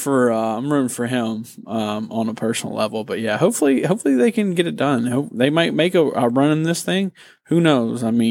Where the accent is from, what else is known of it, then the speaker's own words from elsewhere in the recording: Alabama, United States; So when I was a little kid, growing up in Alabama